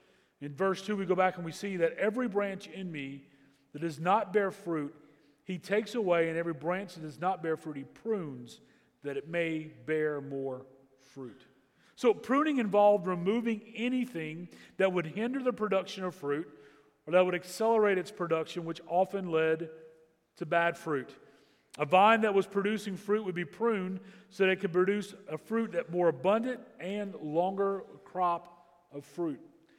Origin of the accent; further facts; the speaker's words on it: Louisiana, United States; Now, I grew up in Southwest Louisiana. I grew up in the Cajun part of the state to two wonderful parents. And my mom was this really short Cajun lady.